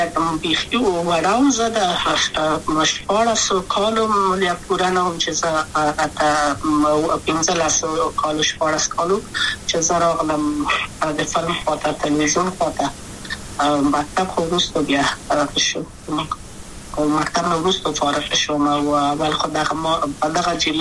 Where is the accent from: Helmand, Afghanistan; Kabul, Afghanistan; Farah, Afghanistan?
Kabul, Afghanistan; also born or lived in Wardak; زه خو اصلا د وردګو ولایت یم، د پلار مې د وردګو ولایت ته خلګنسس کې دلې د کابل په تختپل سیمه کې یم، او لویا شویم کابل کې هم مکتب می دولسم په کابل